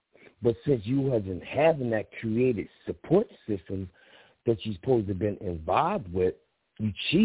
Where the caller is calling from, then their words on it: Philadelphia, Pennsylvania, United States; Well, first of all, I'm calling from Philly.